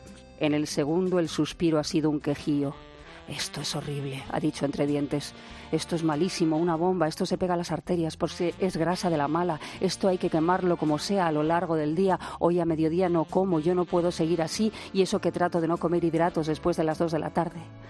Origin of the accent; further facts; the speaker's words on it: Castilla-La Mancha, Spain; Ya no se puede ser más de pueblo, así somos las manchegas.